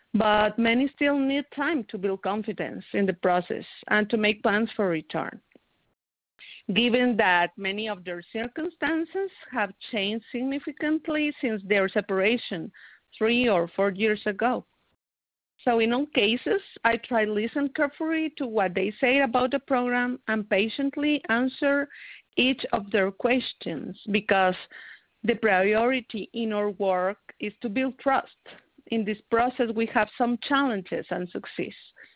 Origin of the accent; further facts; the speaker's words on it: Guatemala; I'm a lawyer from Guatemala